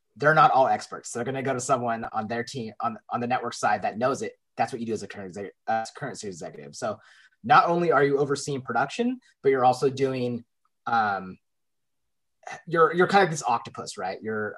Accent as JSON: {"language": "English", "town": "Portland", "region": "Oregon", "country": "United States", "tie": "born or raised there", "said": "I mean, I grew up in Portland, Oregon."}